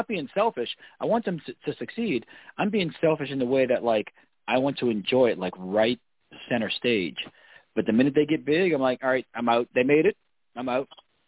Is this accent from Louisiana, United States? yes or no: yes; New Orleans, Louisiana, United States; So I'm from New Orleans. There's a band in New Orleans that everybody loves